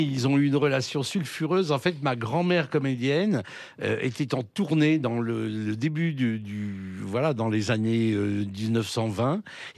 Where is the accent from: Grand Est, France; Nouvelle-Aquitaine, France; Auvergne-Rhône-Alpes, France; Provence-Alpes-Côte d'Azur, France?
Provence-Alpes-Côte d'Azur, France; je suis natif du Luberon. J'y ai toujours une maison de village parce que c'est mon village natal et que j'ai besoin de m'y ressourcer.